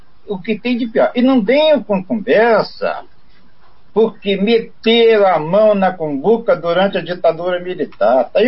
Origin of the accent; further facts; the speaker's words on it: Niterói, Rio de Janeiro, Brazil; moved away as an adult; now in Foz do Iguaçu, Brazil; Eu vim de Niterói. Eu vim de Niterói em 1967 fazer a guerrilha rural contra a ditadura. De lá para cá aconteceram muitas coisas e eu me tornei paranaense. Sou até cidadão honorário de Foz do Iguaçu.